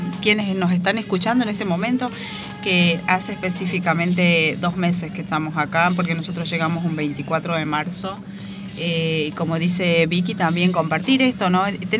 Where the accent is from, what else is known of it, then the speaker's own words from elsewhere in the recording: Argentina; nosotros como argentinos, como pueblo argentino, somos muy nacionalistas y somos de compartir cada una de las fechas patrias y de difundir nuestra cultura también al mismo tiempo